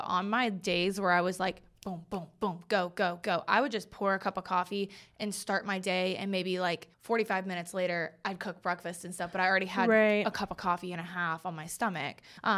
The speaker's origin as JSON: {"language": "English", "region": "the South", "country": "United States", "said": "We're from the, well, I'm from the South."}